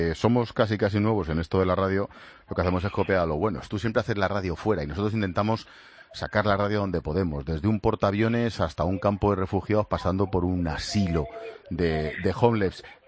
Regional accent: Madrid, Community of Madrid, Spain; nosotros somos urbanitas de Madrid, de toda la vida

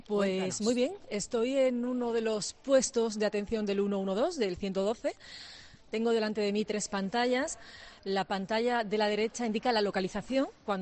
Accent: Andalusia, Spain; una vez que yo como andaluza o que cualquiera de los oyentes llama al 112

